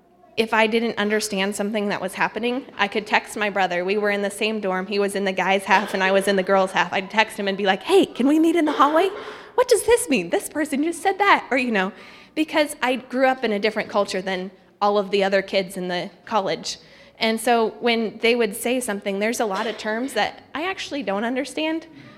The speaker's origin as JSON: {"language": "English", "country": "Thailand", "tie": "born or raised there", "said": "One of the hard things is, though, is I grew up there, so it's home."}